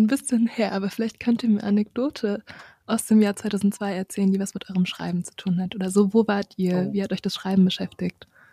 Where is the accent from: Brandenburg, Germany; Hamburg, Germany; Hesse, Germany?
Hesse, Germany; Frankfurt; Ja, ich komme ja auch aus Frankfurt